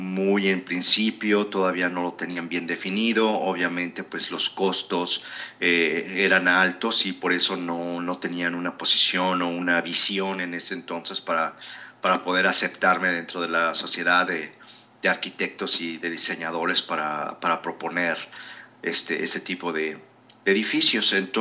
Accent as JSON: {"language": "Spanish", "country": "Mexico", "said": "pues porque yo esto lo veo en mi país todos los días. Tú vas al centro de la Ciudad de México y vas a encontrar colonias, barrios"}